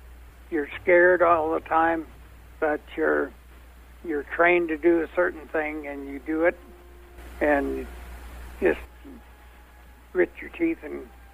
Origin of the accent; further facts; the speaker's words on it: LaBarge, Wyoming, United States; Most of my life in LaBarge, Wyoming.